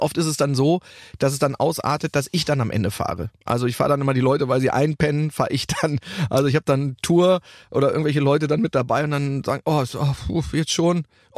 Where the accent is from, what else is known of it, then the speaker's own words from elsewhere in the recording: Cologne, North Rhine-Westphalia, Germany; ich komme ja aus Köln